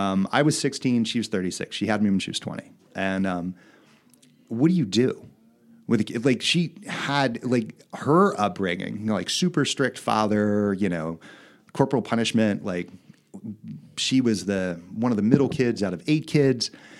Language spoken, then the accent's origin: English; Wilmington, United States; born there; No, I was born in Wilmington, okay.